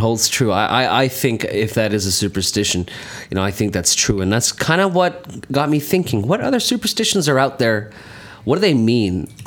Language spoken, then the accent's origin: English; Saudi Arabia; I'm Pakistani, I was brought up in Saudi Arabia